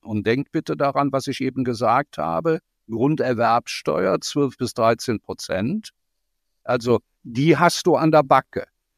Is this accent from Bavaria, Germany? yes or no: no; Cologne, North Rhine-Westphalia, Germany